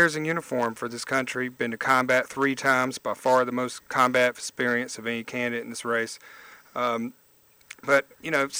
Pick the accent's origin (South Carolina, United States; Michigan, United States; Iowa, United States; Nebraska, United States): South Carolina, United States; Charleston; born there; I was born in Charleston. This is kind of an interesting story. I was born to a 15-year-old unwed mother in a home for unwed mothers in Charleston called the Florence Crittenden Home.